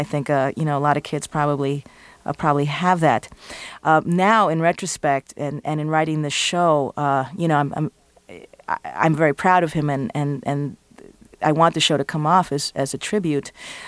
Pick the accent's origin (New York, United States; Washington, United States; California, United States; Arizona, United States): New York, United States; my mom was very protective because I was growing up in New York.